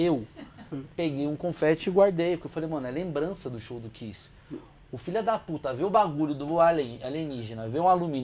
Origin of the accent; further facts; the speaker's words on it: São Paulo, Brazil; Eu vim de São Paulo, eu não vim de outro planeta.